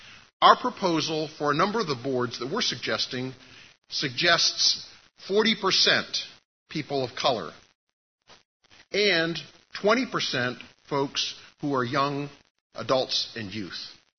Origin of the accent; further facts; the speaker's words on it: Pennsylvania, United States; I'm from Western Pennsylvania, and I'm here on behalf of the Methodist Federation for Social Action.